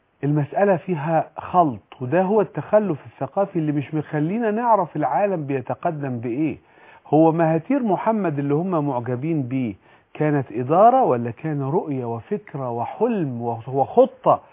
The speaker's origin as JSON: {"language": "Arabic", "country": "Egypt"}